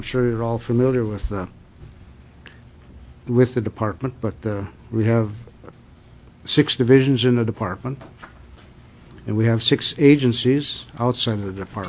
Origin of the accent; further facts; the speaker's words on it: Alaska, United States; born there; To begin with, I was born in Alaska when Native people were in the majority, so that's been quite a while ago.